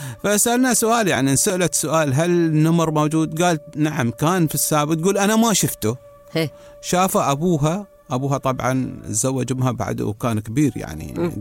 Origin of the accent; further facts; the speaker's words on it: Fujairah, United Arab Emirates; يعني إحنا عندنا في الفجيرة